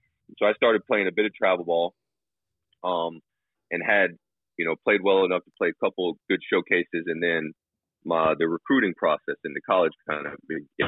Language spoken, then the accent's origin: English; Florida, United States; I would say, like, I grew up in Florida, and so I'd be down there and we'd be working.